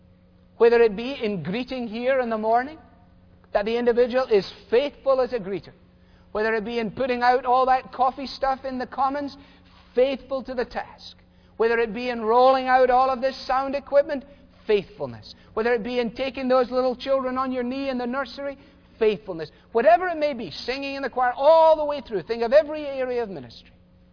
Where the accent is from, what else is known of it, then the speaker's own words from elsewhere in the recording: Scotland, United Kingdom; as a kid growing up in Scotland